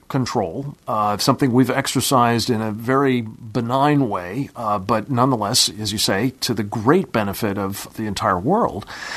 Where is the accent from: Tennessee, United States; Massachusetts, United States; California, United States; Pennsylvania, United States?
Pennsylvania, United States; He represents with great distinction the people of my home state, Pennsylvania.